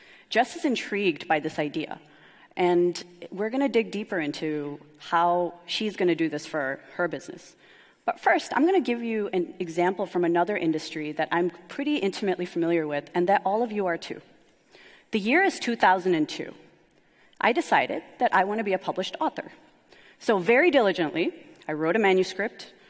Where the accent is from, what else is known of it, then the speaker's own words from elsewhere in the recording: United States; Everyone, yes, I'm an American.